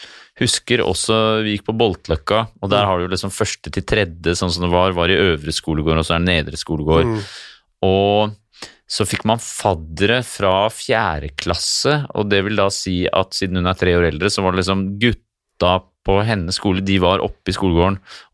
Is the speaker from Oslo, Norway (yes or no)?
yes; Oslo, Norway; et gjenlevende eksemplar av noen som født og oppvokst i Indre Oslo by.